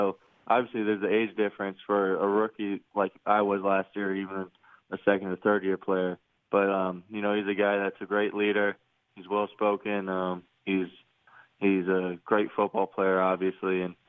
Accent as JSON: {"language": "English", "town": "Wyomissing", "region": "Pennsylvania", "country": "United States", "tie": "born or raised there", "said": "You know, obviously I grew up in Wyomissing, Pennsylvania, born and raised, you know, so it was cool. It was a small town."}